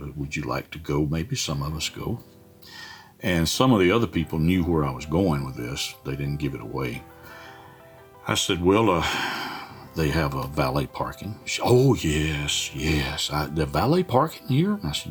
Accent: Ireland; as most of the listeners know, I'm Irish

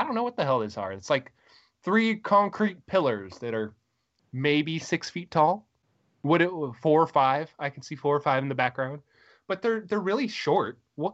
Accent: New England, United States; I'm from New England. I don't live there now.

